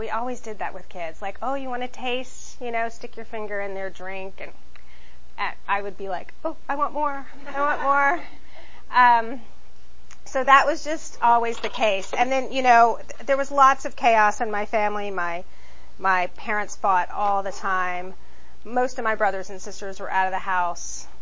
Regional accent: Baton Rouge, Louisiana, United States; I grew up in Baton Rouge, Louisiana. You know, you practically put booze in the bottle when you grow up down there.

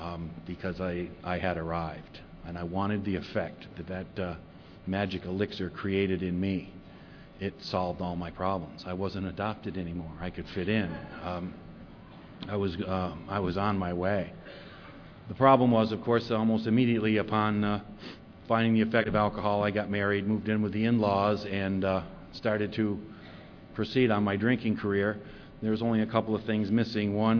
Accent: Vermont, United States; born there; So I was born in Vermont. I started out as a child.

